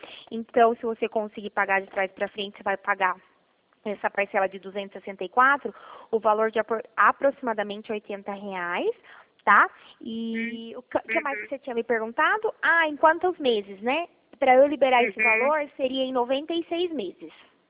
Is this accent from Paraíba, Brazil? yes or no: no; Mogi Guaçu, São Paulo, Brazil; eu sou de Mogi Guaçu.